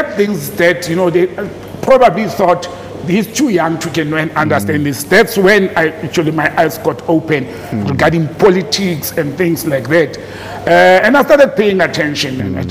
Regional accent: Randfontein, Gauteng, South Africa; But I grew up in Randfontein.

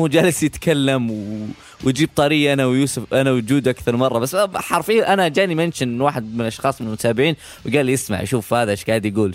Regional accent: Saudi Arabia; وإساءة لنا كسعوديين الصراحة

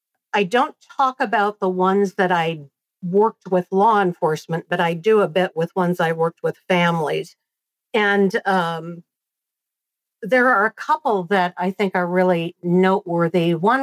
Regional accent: Clinton, Iowa, United States; some spiritualist churches in my hometown of Clinton, Iowa in the U.S.

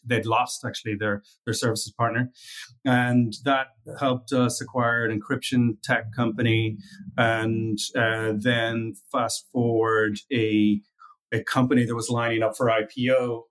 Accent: Ireland; also born or lived in Malaysia; I was born in Malaysia and raised in Ireland.

